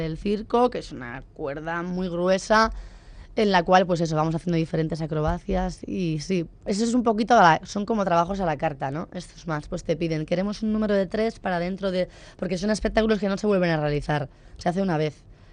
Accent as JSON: {"language": "Spanish", "town": "San Sebastián", "region": "Basque Country", "country": "Spain", "said": "yo soy de Donosti, y actuar"}